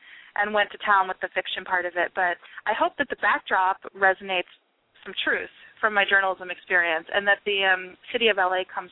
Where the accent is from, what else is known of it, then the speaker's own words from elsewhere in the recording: Philadelphia, Pennsylvania, United States; also born or lived in San Francisco, United States / Tokyo, Japan / Boston, United States; now in Los Angeles, United States; Yeah, I'm from Philly, born and raised in Philly